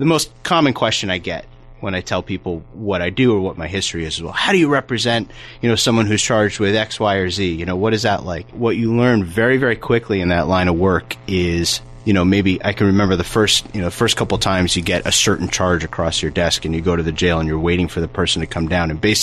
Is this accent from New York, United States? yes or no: yes; Wappingers Falls, New York, United States; also born or lived in Manhattan; So I grew up in Dutchess County. I'm from Wappingers. I went to St. Columba and Lourdes growing up, NYU for undergrad. I spent about 10 years in Manhattan.